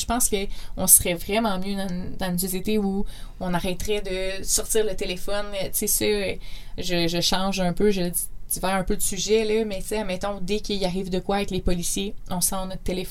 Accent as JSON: {"language": "French", "town": "Sherbrooke", "region": "Quebec", "country": "Canada", "said": "Je viens de Sherbrooke, donc je viens pas de Québec en partant."}